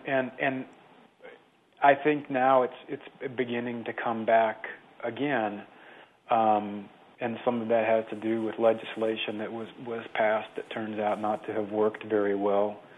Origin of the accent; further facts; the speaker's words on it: Midwest, United States; I mean, I'm not from a small town, but I'm from the Midwest, and everybody in my family is from a small town.